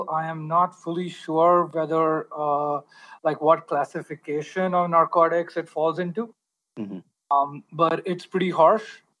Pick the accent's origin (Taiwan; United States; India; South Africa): India; I'm a writer from India. I've been a smoker now for, I think, 17 years.